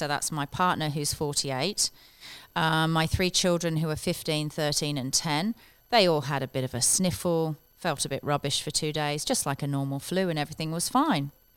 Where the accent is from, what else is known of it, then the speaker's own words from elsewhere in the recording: United Kingdom; I wasn't allowed to vote because I'm British